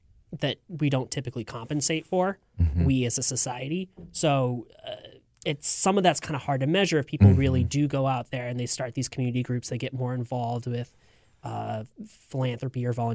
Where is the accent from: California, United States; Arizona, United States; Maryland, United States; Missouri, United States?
California, United States; San Francisco; So I grew up in San Francisco, which is obviously one of the most left-leaning places in the country.